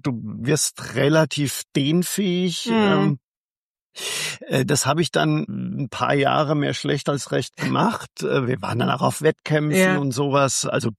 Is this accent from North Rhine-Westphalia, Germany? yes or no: no; Amorbach, Bavaria, Germany; weil mein Vater war Trainer von in Amorbach, diesem Kaff, wo ich herkomme